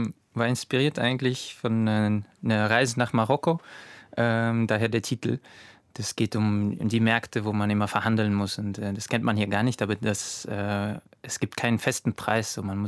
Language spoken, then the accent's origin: German; Germany; also born or lived in Russia; ich komme aus Russland und bin hier in Deutschland aufgewachsen.